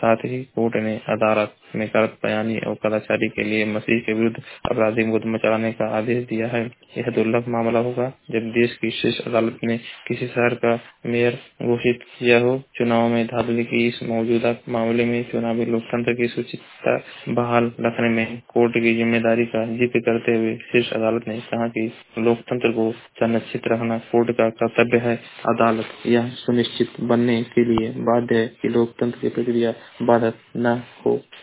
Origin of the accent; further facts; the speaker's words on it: Maharajganj, Uttar Pradesh, India; मैं जिला महाराजगंज का निवासी हूँ।